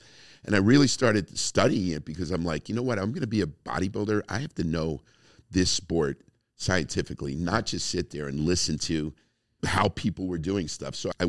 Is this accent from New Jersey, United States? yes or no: yes; New Jersey, United States; first of all, I'm from New Jersey. It was a New York crowd.